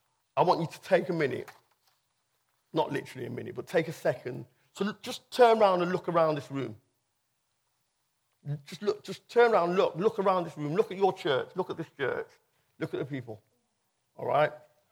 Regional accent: Liverpool, North West England, United Kingdom; moved away; I come from Liverpool, and I was brought up in a Christian family, and then 30 years ago, I moved down here.

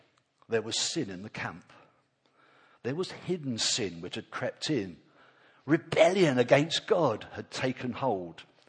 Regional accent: Bognor Regis, South East England, United Kingdom; I'm from Bognor. We live in Bognor. We've been there 4 years.

